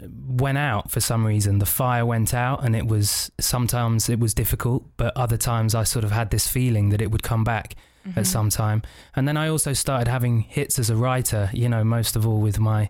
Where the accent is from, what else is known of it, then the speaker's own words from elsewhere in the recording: St. Vincent & Grenadines; I grew up in the Caribbean, half my childhood in St. Vincent and the Grenadines. And that's a place where, you know, they don't let you get to, you know, high up into the clouds.